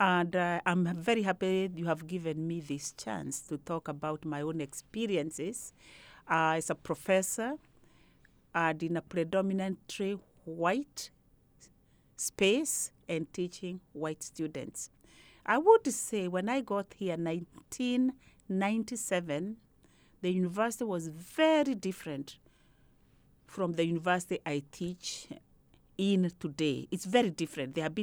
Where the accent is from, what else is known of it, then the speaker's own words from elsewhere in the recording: Kenya; also born or lived in Canada; I am from Kenya, but I also knew about social class very much. I also have done studies in racism when I was in Canada